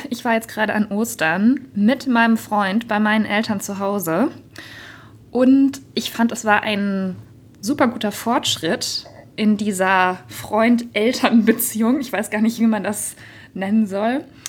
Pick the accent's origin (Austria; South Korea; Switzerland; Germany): Germany; Bad Mergentheim, Baden-Württemberg; weil das natürlich auch in Bad Mergentheim, diesem kleinen Ort, wo ich herkomme, das macht einfach niemand.